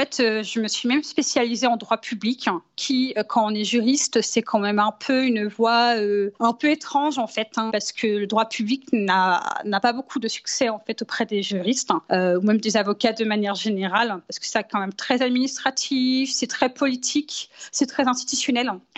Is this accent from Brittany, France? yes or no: yes; Brittany, France; moved away as an adult; j'ai 30 ans. Je viens de Bretagne où j'ai vécu quasiment les 20 premières années de ma vie avant d'aller sur Paris pour finir mes études de droit et commencer à travailler.